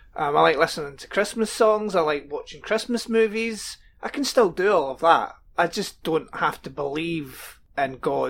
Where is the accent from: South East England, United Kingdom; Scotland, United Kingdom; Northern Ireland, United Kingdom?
Scotland, United Kingdom; See, being Scottish, like just sitting here and not celebrating Thanksgiving